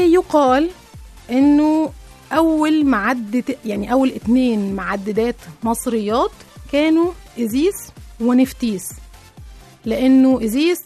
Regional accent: Egypt; لما اكتشفنا إحنا كمصريين، لما اكتشفنا الرسومات على جدران المقابر

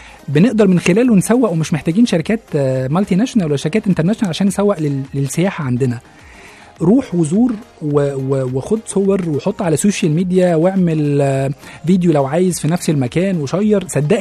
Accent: Egypt; الأقصر وأسوان إحنا حتى كمصريين يعني من الحاجات أو من الأماكن اللي مش ناس كتيرة جدا زارتها

